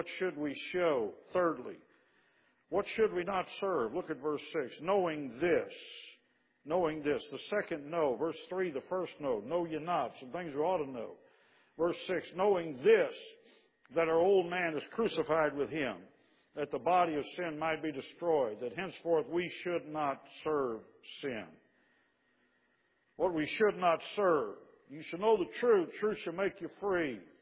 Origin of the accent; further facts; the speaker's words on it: Chicago, Illinois, United States; I grew up in the suburbs of Chicago. You wouldn't know that by listening to me, but I got rid of my accent, all right?